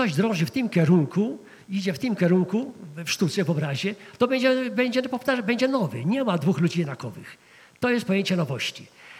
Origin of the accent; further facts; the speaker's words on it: Masovian Voivodeship, Poland; born there; że się urodziłem gdzieś tam, na Mazowszu